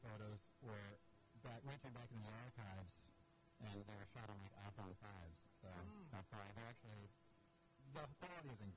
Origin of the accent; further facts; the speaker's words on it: Virginia, United States; We had potato donuts in my hometown in Virginia growing up.